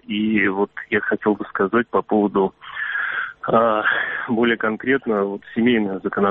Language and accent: Russian; Feodosia, Crimea, Ukraine; Здравствуйте, я из города Феодосия